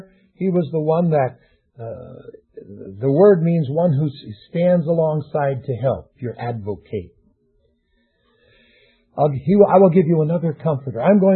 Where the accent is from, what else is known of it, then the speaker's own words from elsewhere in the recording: Wilmette, Illinois, United States; when I was raised in Wilmette